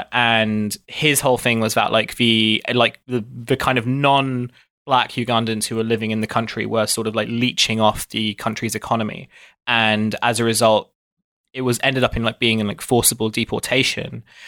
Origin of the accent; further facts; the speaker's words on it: Dartford, South East England, United Kingdom; I did most of my growing up in Kent. I grew up in an area near Dartford in Kent, which is kind of known. Dartford is this town that's like known by the bridge by which people leave it. And it's kind of one of these commuter towns that exists just outside of London.